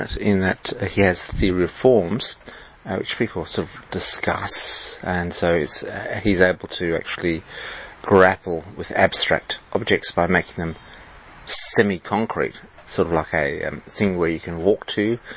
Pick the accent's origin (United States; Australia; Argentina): Australia; accent: Australian; Sorry for my Australian accent.